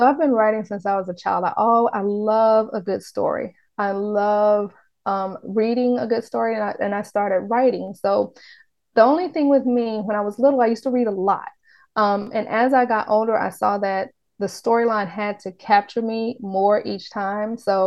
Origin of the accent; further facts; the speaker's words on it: the South, United States; So yeah, it was interesting growing up in a big family and growing up in the South